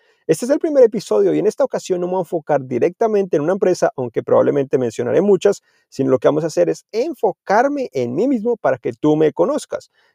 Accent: Colombia; accent: Colombian; moved away as an adult; now in San Francisco, United States; Como pueden notar por mi acento, soy colombiano, pero en realidad vivo en Estados Unidos ya por muchos años. Recientemente vivo en San Francisco, en el área de la Bahía, en los alrededores de San Francisco, ya por más de 7 años que yo viviendo aquí.

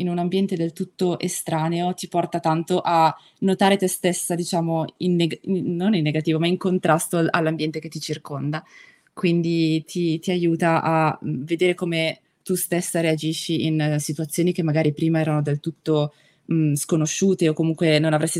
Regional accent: Lodi, Lombardy, Italy; Io sono di Lodi, e ho studiato lettere moderne a Pavia.

